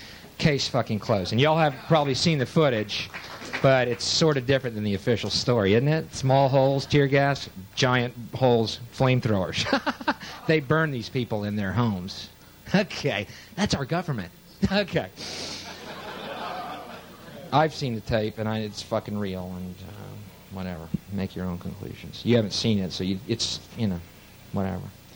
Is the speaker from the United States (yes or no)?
yes; Texas, United States; And I'm from Texas, and I actually went to the compound the seventh day of the siege because it was right outside of Austin